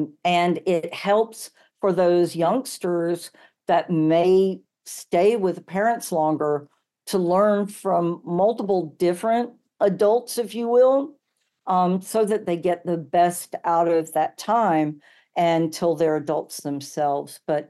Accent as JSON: {"language": "English", "region": "North Carolina", "country": "United States", "tie": "born or raised there", "said": "Yeah, growing up in North Carolina, and no offense, I love my home state"}